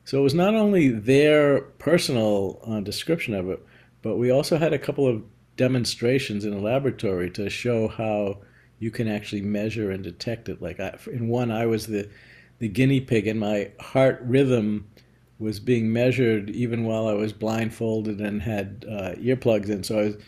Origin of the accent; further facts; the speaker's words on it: Boston, Massachusetts, United States; I grew up in the Boston area and a big sports fan.